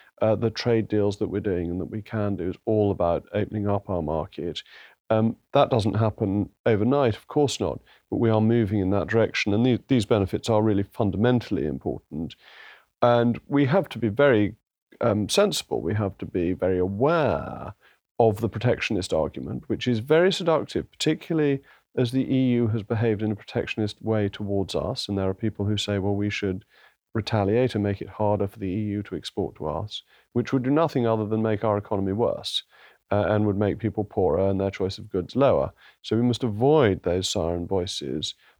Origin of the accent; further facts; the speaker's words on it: United Kingdom; Well, I think we're very British. We're not frightful show-offs, you know.